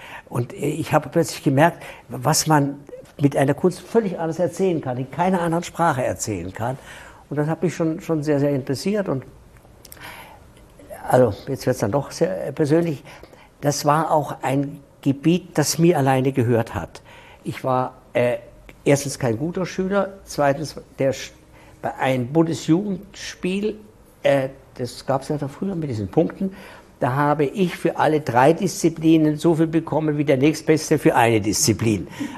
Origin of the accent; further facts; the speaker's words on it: Munich, Bavaria, Germany; born there; Ich bin in München geboren